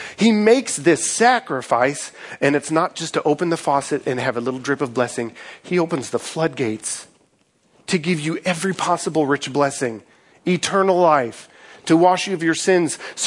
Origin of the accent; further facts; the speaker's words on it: Missouri, United States; I grew up in Missouri on a farm, a cattle farm, and so sacrifice wasn't quite as offensive to me because I was used to a lot of death on the farm